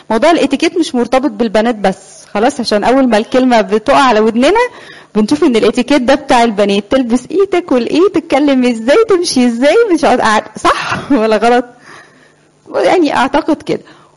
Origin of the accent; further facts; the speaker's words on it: Egypt; احنا دايما كمصريين بناخد الحاجة ونهندلها كده على حسب مجتمعنا